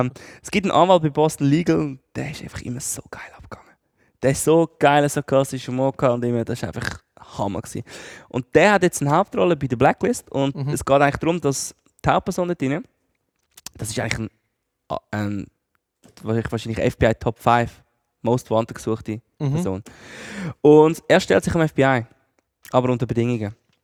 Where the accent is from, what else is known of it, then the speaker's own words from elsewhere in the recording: Switzerland; ich bin Schweizer, ich beherrsche nicht einmal richtig Schriftdeutsch.